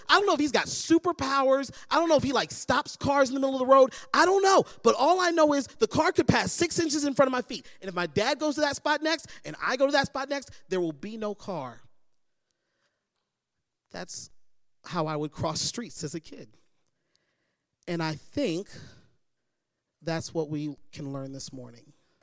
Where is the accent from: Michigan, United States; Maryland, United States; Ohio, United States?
Maryland, United States; Baltimore; I grew up in Baltimore City.